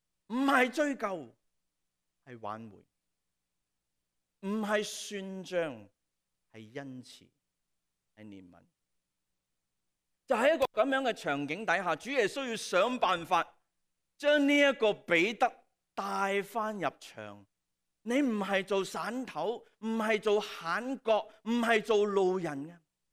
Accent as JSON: {"language": "Chinese", "country": "Hong Kong", "said": "我们香港人"}